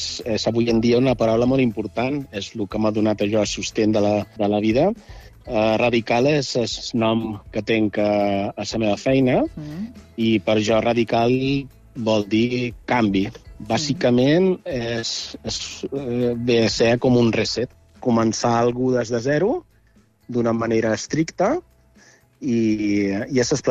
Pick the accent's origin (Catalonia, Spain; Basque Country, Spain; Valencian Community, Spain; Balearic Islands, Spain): Balearic Islands, Spain; jo som menorquí, quan vaig tornar a Menorca